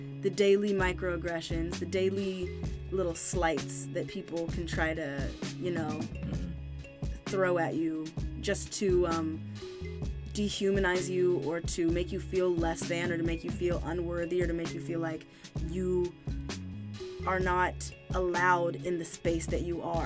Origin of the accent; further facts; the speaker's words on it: Kansas, United States; now in Brooklyn, United States; Growing up in Kansas, I know for myself personally, I don't ever want to be in spaces that don't look like the world, you know?